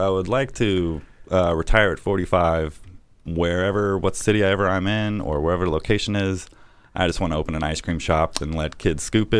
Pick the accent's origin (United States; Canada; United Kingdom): United States; Louisville, Kentucky; In the bigger cities, I worked in New York, Atlanta, Charlotte. Those real big cities, they hear I'm from Louisville